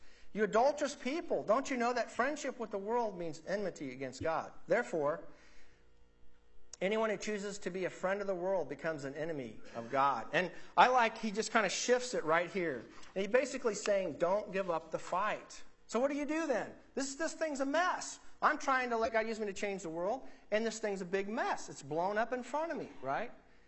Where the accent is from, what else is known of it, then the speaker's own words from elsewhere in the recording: Wichita, Kansas, United States; my guitar teacher, he was a student at Wichita State University. I'm from Wichita.